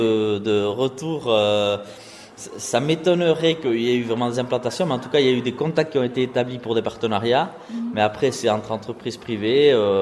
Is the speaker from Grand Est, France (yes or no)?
no; Nouvelle-Aquitaine, France; Donc moi, je suis originaire du Pays Basque.